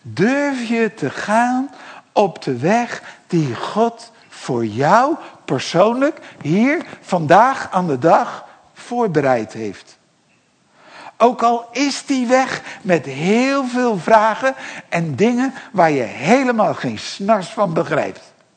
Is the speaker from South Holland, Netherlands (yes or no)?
yes; Rotterdam, South Holland, Netherlands; We woonden in Rotterdam. Nou, kan je zeggen, als Rotterdammer is Dordrecht natuurlijk helemaal niks.